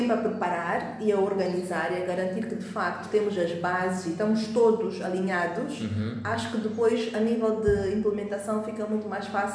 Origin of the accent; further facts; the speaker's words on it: Mozambique; temos que, talvez como moçambicanos ou agentes, todos nós do ecossistema, temos que ser um bocadinho mais proativos nisto de partilha.